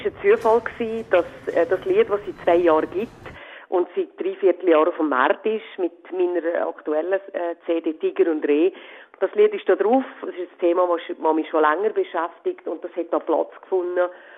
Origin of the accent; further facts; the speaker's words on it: Switzerland; Wir haben früher als Schweizer unser Land müssen verlassen.